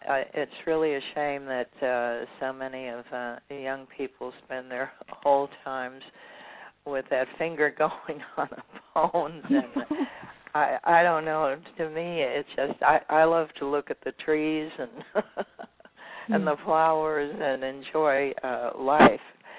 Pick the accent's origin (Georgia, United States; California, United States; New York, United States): New York, United States; Brooklyn; born there; I was born in Brooklyn